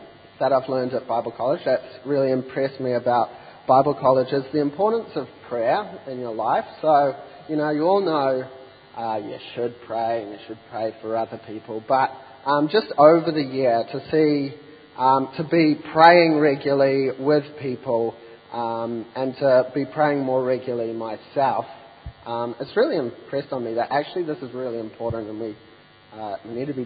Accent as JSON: {"language": "English", "country": "New Zealand", "said": "Well, I'm from a wonderful place called New Zealand. And the reason I say my vowels incorrectly is, you know, New Zealanders have a small deformity in the back of their throat"}